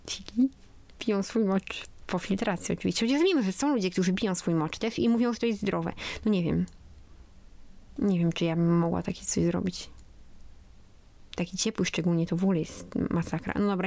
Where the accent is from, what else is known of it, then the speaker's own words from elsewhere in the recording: Olsztyn, Warmian-Masurian Voivodeship, Poland; Bo jestem z Olsztyna, nie? A tam to nie ma takiego wiatru